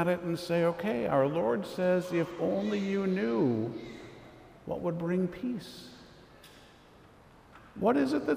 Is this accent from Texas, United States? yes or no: no; Minnesota, United States; I mean, I'm from Minnesota. That's just part of what we do. We complain about everything.